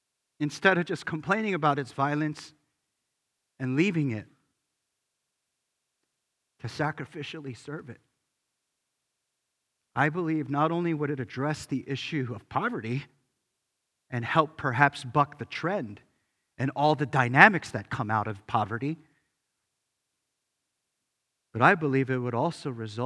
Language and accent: English; United States; I'm Korean American. I hadn't been there since 1987. I was a little kid.